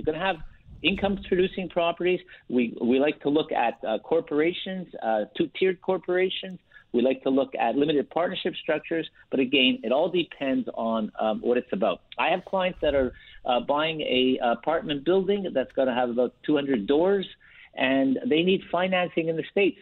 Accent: Canada; We are Canadian, but we are doing U.S. planning for Canadians.

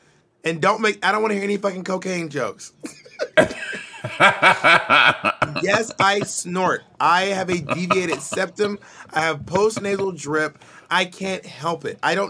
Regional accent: the South, United States; Being that I am from the South, I saw it.

